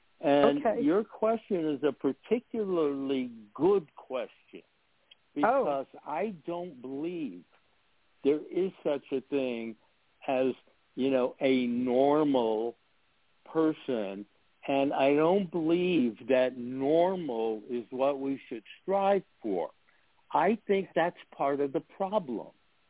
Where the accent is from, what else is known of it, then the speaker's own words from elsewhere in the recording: New York, United States; I grew up outside of New York City. My family from Italy and New York City. I was a street punk.